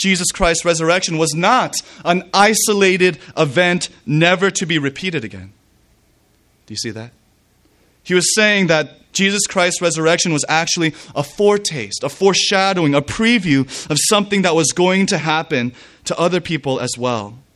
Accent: Indiana, United States; I grew up in Indiana, where farming is a real part of life.

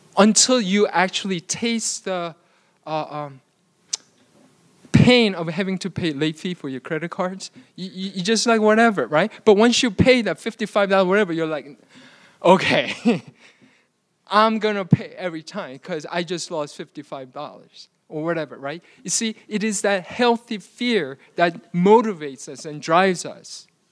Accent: New York City, New York, United States; I grew up in New York City in Queens, and especially during 80s, during when I was growing, New York City was not a very safe place.

